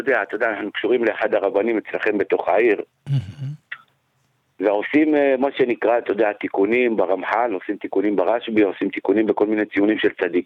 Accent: Rosh HaAyin, Central District, Israel; born there; זה עיר הולדתי, נולדתי בראש העין, אתה יודע, אני כבר לא מכיר את האזור

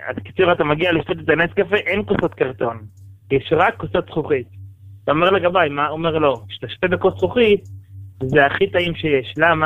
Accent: Jerusalem, Jerusalem District, Israel; now in Bnei Brak, Israel; אני יליד ירושלים

